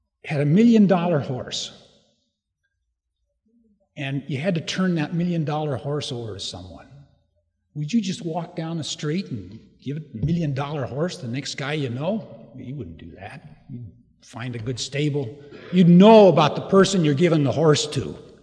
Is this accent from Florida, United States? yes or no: no; Montana, United States; I was raised in Montana. Now, everybody doesn't love Montana, but as a boy, I absolutely loved Montana, and I had an idyllic boyhood.